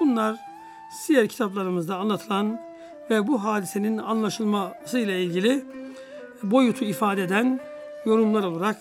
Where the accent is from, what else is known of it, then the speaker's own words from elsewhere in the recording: Sivas, Turkey; Bizim bendeniz de acizane Anadolu'nun tabiri caizse ortasından Sivas'tan bir kardeşiniz olarak bizim oralarda bir adet vardır.